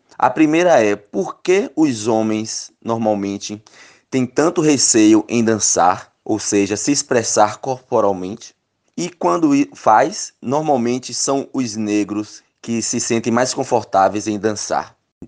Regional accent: Salvador, Bahia, Brazil; now in Dublin, Ireland; sou de Salvador, Bahia, Brasil, e moro atualmente na Irlanda, em Dublin.

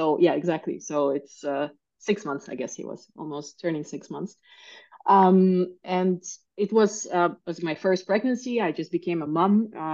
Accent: Canada; first language Russian; also born or lived in Ukraine; now in Germany; I have Russian and English because I was born in Ukraine. And then I actually grew up in Canada and then I moved to Germany.

